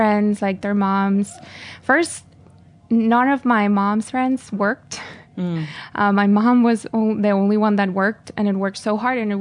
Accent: Caracas, Capital District, Venezuela; moved away as an adult; Yes, I'm from Caracas, the city. I was born and raised there, and I loved living there. The weather is perfect, and everyone is very happy all the time.

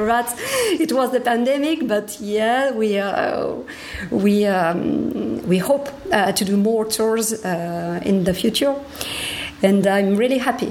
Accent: Toulouse, Occitania, France; English is a second language; I found a teacher in my hometown in Toulouse who knew the harsh vocals.

